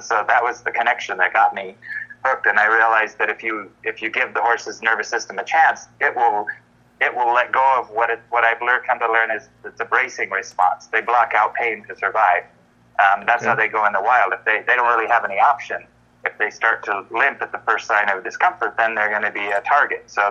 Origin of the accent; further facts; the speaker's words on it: California, United States; also born or lived in Iowa; I'm from California, but my wife and I were living in Iowa